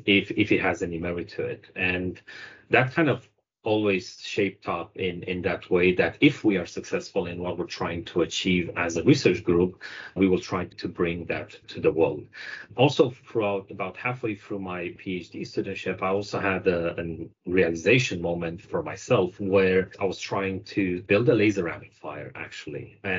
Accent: Romania; back home, I'm originally from Romania. I mean, from a small town next to the capital.

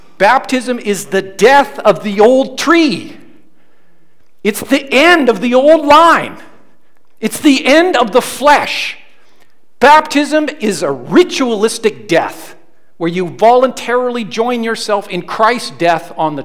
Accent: Canada; I'm Canadian.

